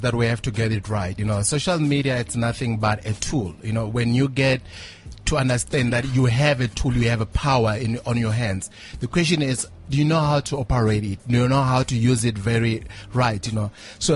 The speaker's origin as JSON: {"language": "English", "town": "Phalaborwa", "region": "Limpopo", "country": "South Africa", "tie": "born or raised there", "said": "Phalaborwa. That's where I'm from."}